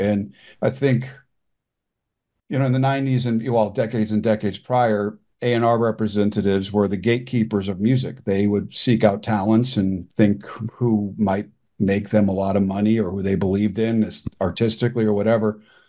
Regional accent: Portsmouth, Virginia, United States; born there; Fort Smith, no. I was born in Portsmouth, Virginia.

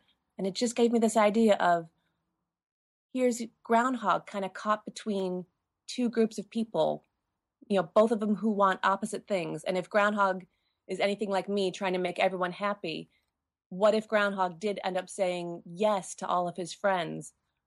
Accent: Michigan, United States; And growing up in Michigan, every year on February 2nd, where we'd wonder, will we have an early spring or a longer winter?

